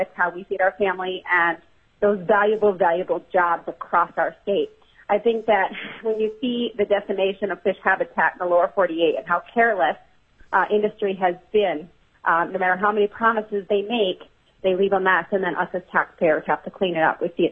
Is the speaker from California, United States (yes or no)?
no; Pennsylvania, United States; Coming from Lake Erie, I all too know what happens when you don't protect fish habitat. Growing up on Lake Erie, it was often a joke that you don't eat any of the fish if you value your life.